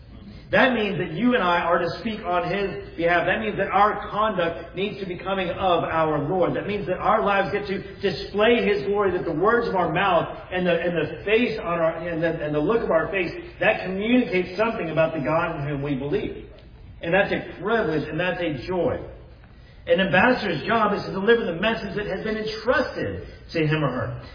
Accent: Texas, United States; I am a nationally born U.S. citizen. I'm grateful for that. And I'm a Texan

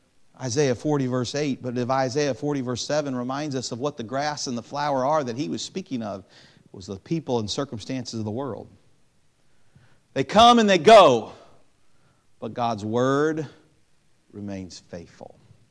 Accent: United States; But beyond that, as an American, it's a sad thing, isn't it?

